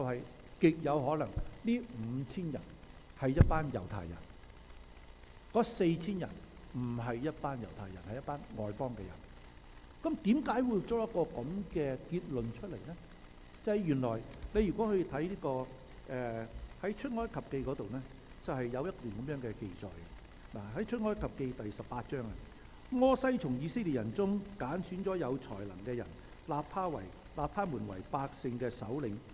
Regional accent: China; 因為對我哋中國人嚟講，幾人一排有乜關係啫？

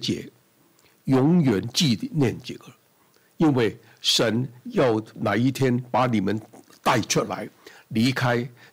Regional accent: China; 就是好像我们中国人过年贴红纸一样，贴这个飞春

